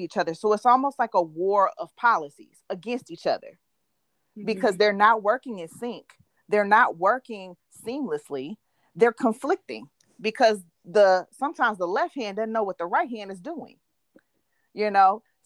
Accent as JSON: {"language": "English", "region": "Michigan", "country": "United States", "said": "I come from Michigan, and Michigan has been in a lawsuit"}